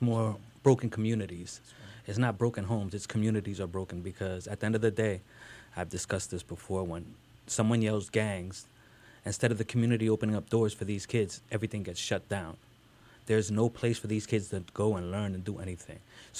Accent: Bronx, New York, United States; I'm originally from the Bronx.

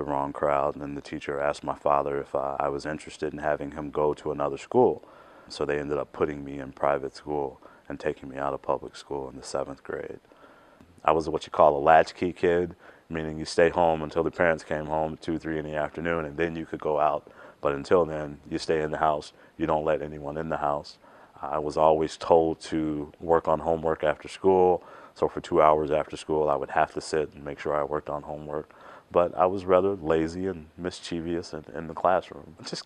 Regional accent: Chicago, Illinois, United States; I grew up in Chicago, Illinois. I attended a small high school called Morgan Park Academy on the south side of Chicago.

